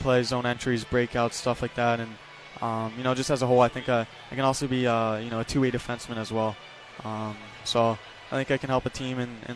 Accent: Toronto, Ontario, Canada; I grew up in Toronto

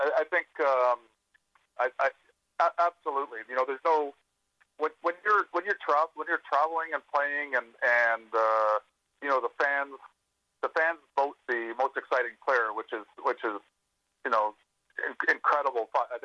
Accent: Toronto, Ontario, Canada; Growing up in Toronto, you know, winters are cold and long

